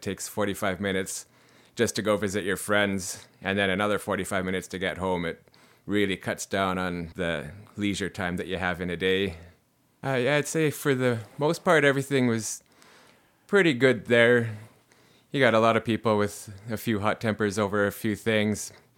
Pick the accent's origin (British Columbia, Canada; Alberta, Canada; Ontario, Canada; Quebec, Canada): British Columbia, Canada; White Rock; I grew up down in White Rock, as there pretty much since I was born. And it was a much different town then than it is now.